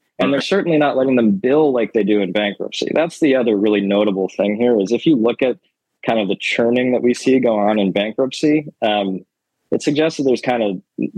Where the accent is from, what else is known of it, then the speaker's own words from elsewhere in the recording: Chicago, Illinois, United States; Growing up in Chicago, got to be Michael Jordan.